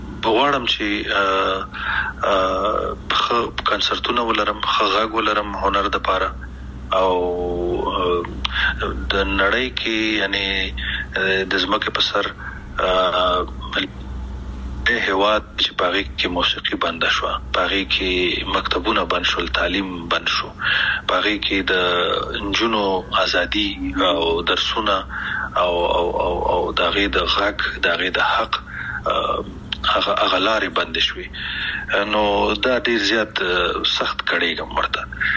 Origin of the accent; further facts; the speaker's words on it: Afghanistan; مونږ کوم افغانان یو چې خپل خپې وهو کنه؟ مونږ کوم پښتانه او پتیالی او نومیالی یو